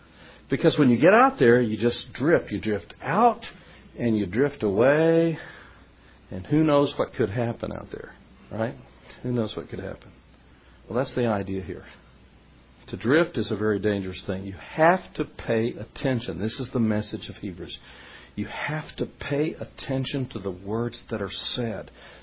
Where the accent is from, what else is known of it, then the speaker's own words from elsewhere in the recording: Florida, United States; I knew about it. I was from Florida. I lived in Florida, and I knew about what happened